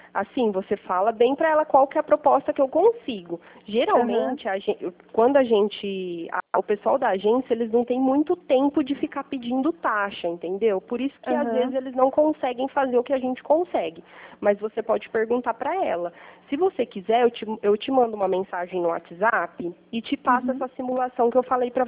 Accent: Pirassununga, São Paulo, Brazil; Eu sou de Pirassununga, bem pertinho.

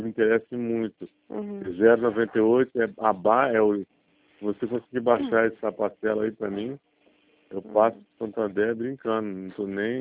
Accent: Rio de Janeiro, Brazil; eu sou do interior do estado do Rio.

